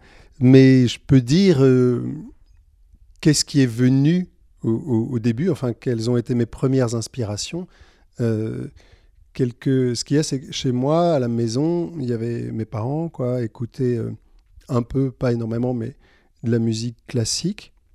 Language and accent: French; Nice, Provence-Alpes-Côte d'Azur, France; also born or lived in Paris; Et j'ai grandi à Nice et j'ai passé pas mal de temps à Paris. Je suis arrivé ici il y a à peu près 4 ans.